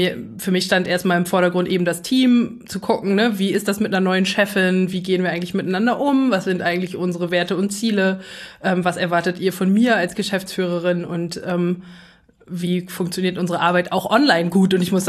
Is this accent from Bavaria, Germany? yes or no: no; Braunschweig, Lower Saxony, Germany; born there; ich bin in Braunschweig geboren und bin dann nach dem Abitur nach Frankfurt-Oder gegangen, was für mich erstmal so ein kleiner Schock war, habe mich dann da doch aber sehr wohl gefühlt. Habe ein Semester in Spanien studiert und danach in Berlin mein Jurastudium beendet.